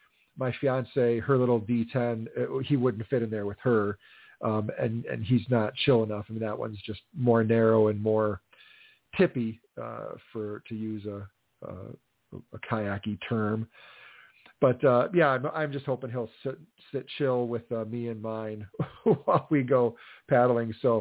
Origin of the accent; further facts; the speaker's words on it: Delavan, Wisconsin, United States; also born or lived in Darien; And I used to have fun growing up in Delavan and the Darien area. Turtle Creek was a really fun place to go canoeing and stuff.